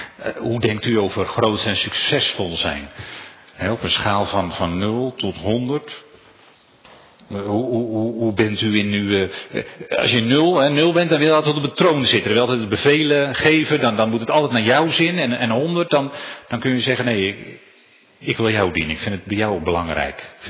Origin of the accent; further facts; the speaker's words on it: Giessenburg, South Holland, Netherlands; Ik bedoel, ik kom uit Giezenburg, Nederland.